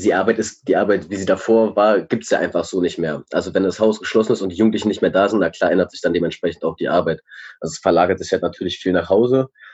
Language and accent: German; Berlin, Germany; born there; ich bin 26. Ich bin in Reinickendorf geboren